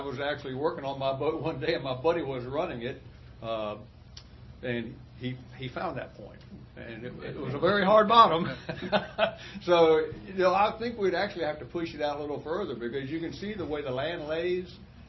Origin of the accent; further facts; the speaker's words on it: Virginia, United States; I've lived on the water all my life, and, of course, I grew up on James River.